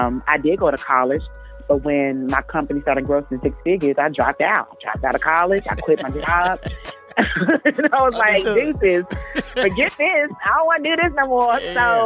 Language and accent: English; Texas, United States; I grew up in Texas